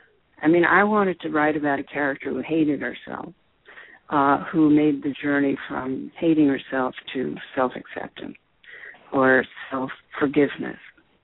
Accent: New York, United States; now in Los Angeles, United States; when I first started writing movies, I wrote about New York because I was from New York. Now I write about Los Angeles.

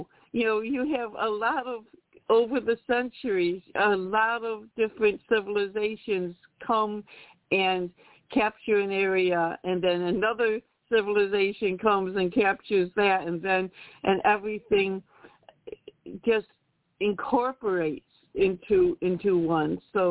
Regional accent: Buffalo, New York, United States; also born or lived in Rochester / Jamestown; And I remember when we moved back to Buffalo, back in the 80s, we're from Buffalo, we had moved to Rochester and then Jamestown, and then in 85 moved back to Buffalo.

